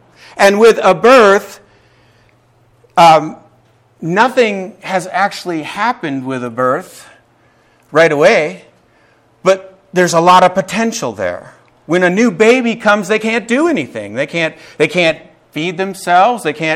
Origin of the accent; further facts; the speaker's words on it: Minnesota, United States; moved away as an adult; I grew up in Minnesota. Spent 19 years of my life there, and after that, I went to the Moody Bible Institute in Chicago, Illinois.